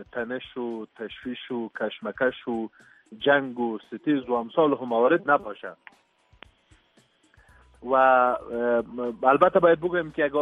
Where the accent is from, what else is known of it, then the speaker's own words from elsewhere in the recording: Afghanistan; به عنوان یک افغان که در افغانستان زندگی میکنم و چند دهه است تا بگیم که عمرم در نبود صلح گذشت،